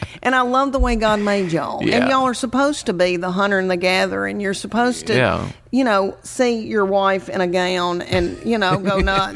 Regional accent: the South, United States; because we are from the South

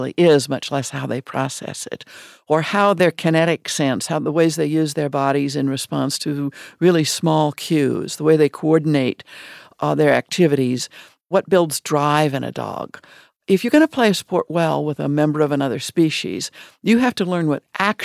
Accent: Colorado, United States; I grew up in Colorado, right? I am acutely aware I grew up as a young white girl on conquest territory

